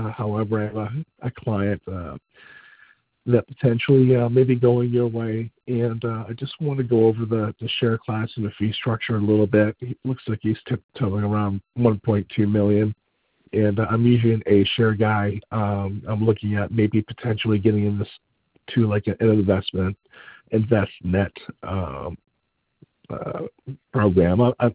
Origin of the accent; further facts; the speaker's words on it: New Hampshire, United States; I'm from New Hampshire